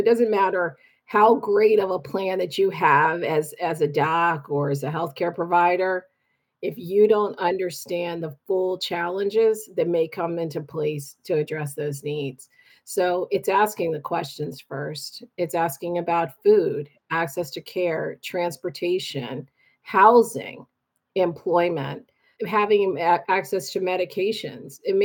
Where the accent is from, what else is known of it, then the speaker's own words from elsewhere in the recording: Baltimore, Maryland, United States; I am actually from Baltimore, born and raised.